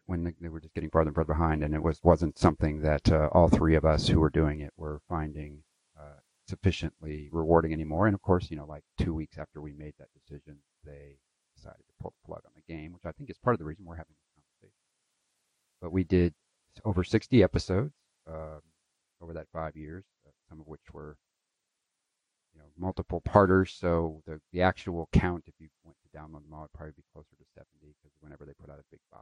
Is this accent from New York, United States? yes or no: no; Louisville, Kentucky, United States; Did I mention I'm from Louisville?